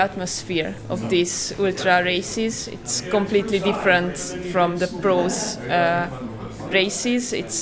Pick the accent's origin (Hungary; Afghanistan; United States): Hungary; English is a second language; from Hungary, and I'm a volunteer at the start and finish of this year's Accursed Race.